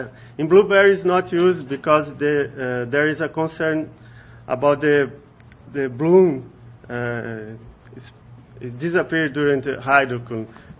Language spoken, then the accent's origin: English; Sergipe, Brazil; English is a second language; I'm from Brazil, Sergipe University, Federal University of Sergipe, Brazil.